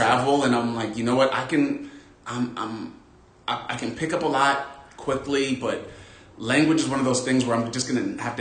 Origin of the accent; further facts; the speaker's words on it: Los Angeles, California, United States; So I grew up like LA, not too far from here. Always kind of like mid city ish. Spent the majority of my youth in like the Baldwin Hills area.